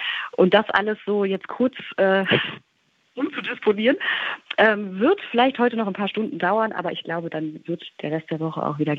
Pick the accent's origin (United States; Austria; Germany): United States; ich bin in den USA groß geworden